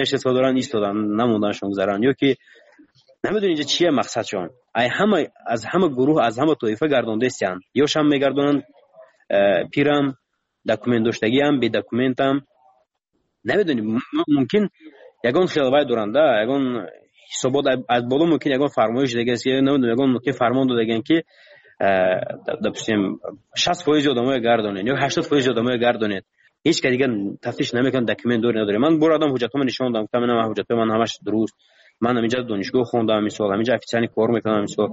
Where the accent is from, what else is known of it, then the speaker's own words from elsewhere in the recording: Tajikistan; من تاجیکم از تاجیکستانم